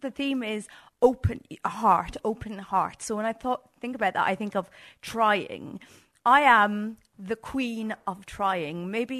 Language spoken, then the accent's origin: English; Ireland; which as like an Irish country girl, it was not exactly my forte.